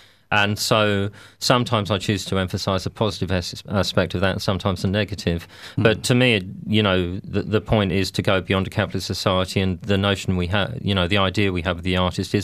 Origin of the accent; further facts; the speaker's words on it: London, United Kingdom; actually I'm from South London, but the accents are very similar.